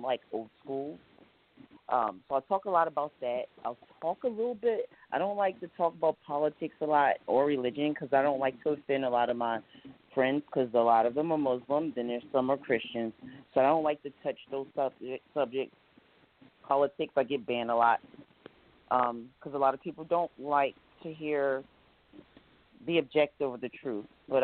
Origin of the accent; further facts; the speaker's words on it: New Jersey, United States; now in Arizona, United States; I'm currently in Arizona, but I'm from New Jersey.